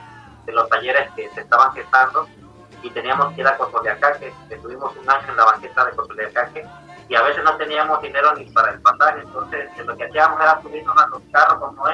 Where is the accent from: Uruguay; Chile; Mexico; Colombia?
Mexico; Chinameca; me pareció muy oportuno llevar ciertas acciones aquí en mi pueblo, ¿no? Luego nos vamos aquí hicimos un festival en Chinameca